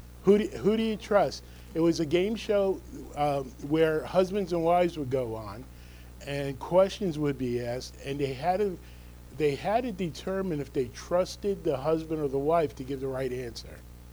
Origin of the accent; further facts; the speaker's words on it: New Jersey, United States; accent: North Jersey; But I can't hide my North Jersey accent.